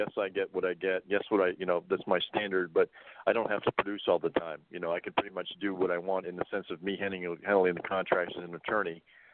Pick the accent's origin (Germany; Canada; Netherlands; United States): Canada; Toronto, Ontario; And, I'm Canadian and I came from Toronto